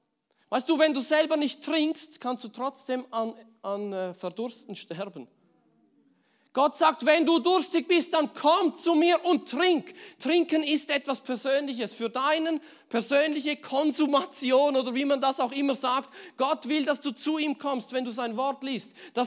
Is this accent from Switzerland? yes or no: yes; Switzerland; Wir sind Schweizer